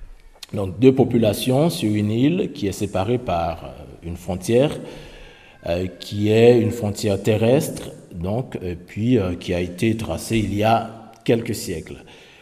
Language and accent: French; Haiti; now in France; comme l'abbé Landard vient de le dire. Et je suis d'Haïti. Je suis actuellement curé à Bidar, Guétari et à Kotz, paroisse Saint-Joseph des Falaises.